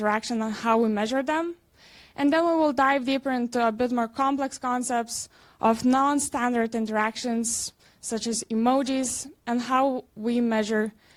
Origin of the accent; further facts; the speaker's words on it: Vilnius, Vilnius County, Lithuania; moved away as an adult; now in Netherlands; I am from Vilnius, Lithuania. I moved to the Netherlands to study computer science.